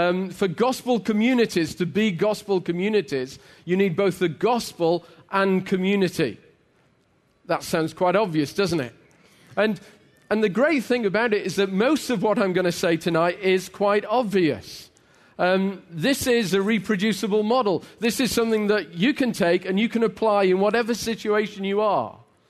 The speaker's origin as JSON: {"language": "English", "region": "England", "country": "United Kingdom", "said": "I come from England, where English was invented, as was football."}